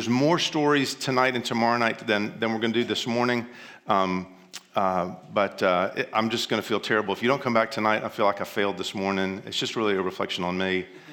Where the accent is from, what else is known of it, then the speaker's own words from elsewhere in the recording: Tennessee, United States; accent: southern; also born or lived in China; You know, I lost a lot of my southern accent when I moved overseas. I taught English in China for a long time, and so I moved my accent out of the way. But as I've moved back now to Western Tennessee